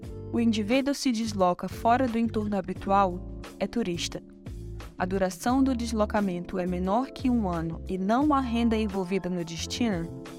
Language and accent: Portuguese; São Luís, Maranhão, Brazil; tenho 31 anos e nasci em São Luís, no Maranhão, onde morei maior parte da minha vida.